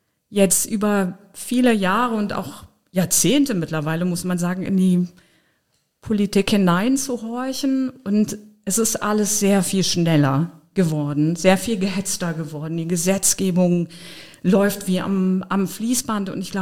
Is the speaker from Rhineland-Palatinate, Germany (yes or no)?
yes; Trier, Rhineland-Palatinate, Germany; Meine Heimat ist Trier. Trier ist das Tor zum Westen.